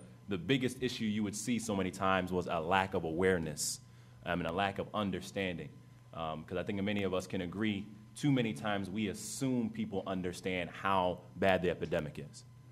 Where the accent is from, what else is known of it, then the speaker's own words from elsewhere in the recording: Bronx, New York, United States; For personal and professional context, I'm born and raised in the Bronx, New York.